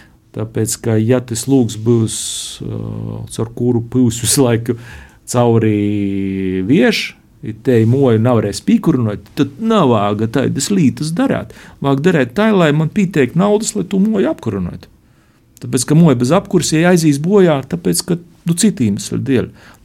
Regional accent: Latgale, Latvia; Es esmu Latgalis, nu, tā kā gribētu būt patriots, da.

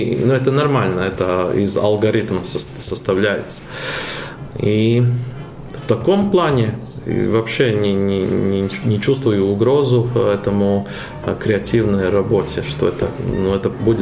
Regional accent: Aleppo, Aleppo Governorate, Syria; now in Latvia; мы, конечно, оба из Алеппо, но бываем и 3 раза, и 4 раза в неделю в Риге

